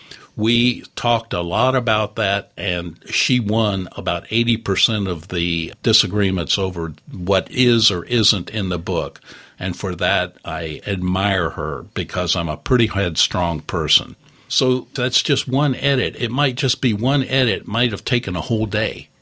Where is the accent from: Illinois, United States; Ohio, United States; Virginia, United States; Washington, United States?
Virginia, United States; accent: Southern; I grew up in the South, so I used to get Robert E. Lee's birthday off as a holiday when I grew up in Virginia.